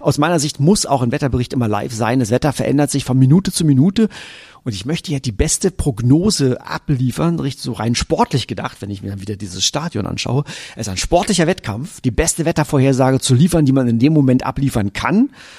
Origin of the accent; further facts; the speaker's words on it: Brandenburg, Germany; ich komme ja aus Brandenburg, also aus der DDR.